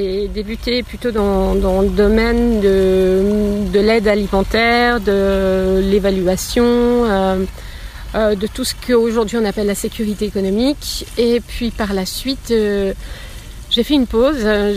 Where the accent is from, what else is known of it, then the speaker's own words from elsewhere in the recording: Lyon, Auvergne-Rhône-Alpes, France; also born or lived in Villeurbanne; now in Geneva, Switzerland; j'ai grandi à Lyon, dans la banlieue lyonnaise, Villeurbanne et Lyon, et voilà, pas très loin d'ici.